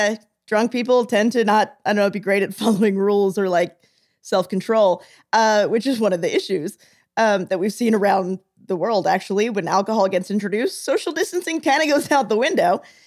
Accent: the South, United States; I'm from the South, bars close at 2.

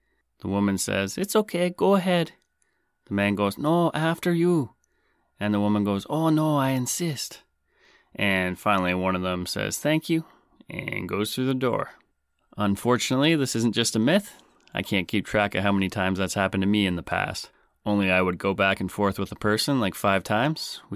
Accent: Canada; I'm your Canadian host … coming at you straight out of the closet with another tale from up north, eh?

